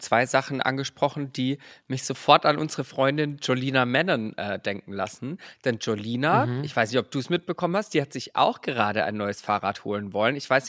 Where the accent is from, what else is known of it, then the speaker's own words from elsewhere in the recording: Bruchsal, Baden-Württemberg, Germany; bei uns in Bruchsal, wo ich herkomme